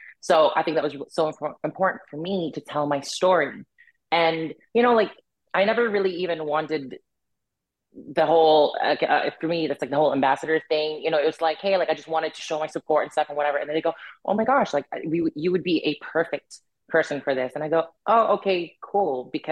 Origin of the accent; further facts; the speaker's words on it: Windsor, Ontario, Canada; actually here in my hometown of Windsor, Ontario, Canada.